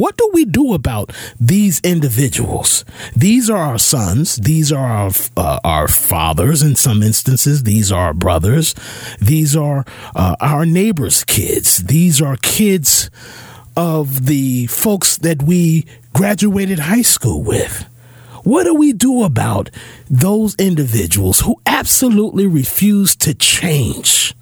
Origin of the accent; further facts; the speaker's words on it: Asbury Park, New Jersey, United States; even in my hometown of Asbury Park in Neptune.